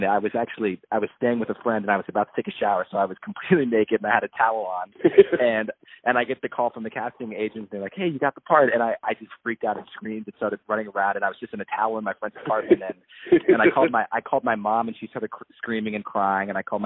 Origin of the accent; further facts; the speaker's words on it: Arizona, United States; now in Los Angeles, United States; I'm from Arizona, so I love having a car again.